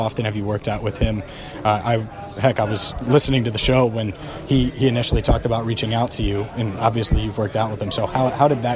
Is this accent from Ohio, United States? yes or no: yes; Cincinnati, Ohio, United States; I haven't bought a Bengals jersey in years. I'm from Cincinnati.